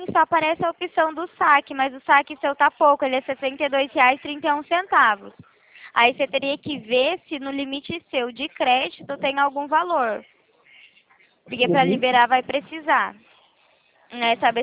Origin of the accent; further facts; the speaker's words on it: São Paulo, Brazil; Não, sou de São Paulo.